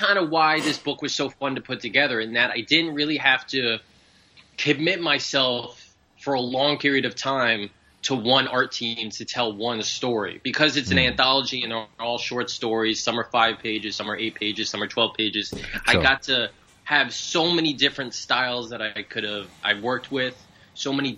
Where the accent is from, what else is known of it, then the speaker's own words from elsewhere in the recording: New York, United States; Yeah, I'm from New York. I'm just outside the city.